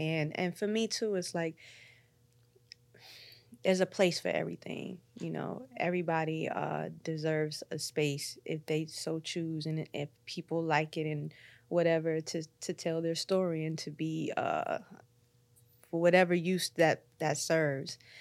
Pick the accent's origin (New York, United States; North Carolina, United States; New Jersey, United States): North Carolina, United States; Snow Hill; Like, I'm from Snow Hill, North Carolina. Okay. Like, you have to know what that is to understand, you know, the balance of who I am.